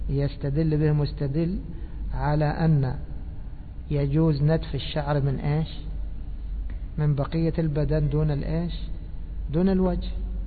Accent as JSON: {"language": "Arabic", "country": "Egypt", "said": "هذه مشهورة عندنا في مصر"}